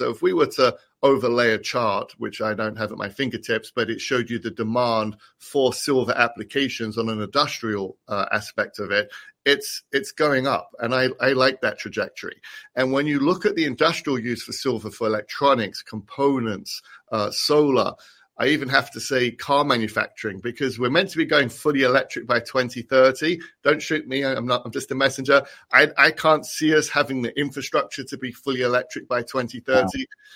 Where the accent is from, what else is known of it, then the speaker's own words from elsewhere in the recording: London, United Kingdom; I grew up in London under the Maggie Thatcher ruling.